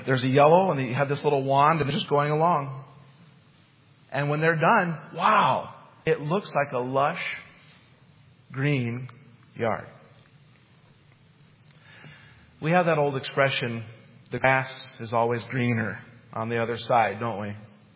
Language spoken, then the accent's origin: English; Utah, United States; Now, I grew up in Utah, and it's a semi-arid place.